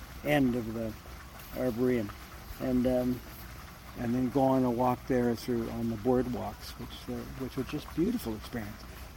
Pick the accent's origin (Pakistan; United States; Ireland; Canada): Canada; St. Catharines, Ontario; also born or lived in London / Ottawa; now in Guelph, Canada; No, I'm from St. Catharines. Well, I was born in London. Mm-hmm. And then I was here for grad school, and then I went to Ottawa for 5 years, working for the federal government. And then came back